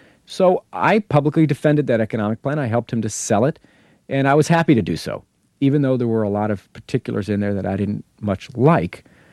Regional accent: Bible Belt, United States; I'm a Catholic. He's a Baptist. I grew up in the Bible Belt.

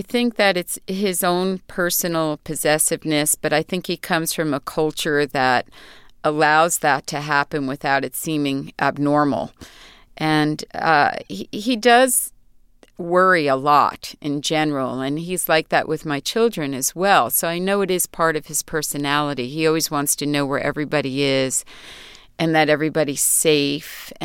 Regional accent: New York City, New York, United States; I grew up in New York City.

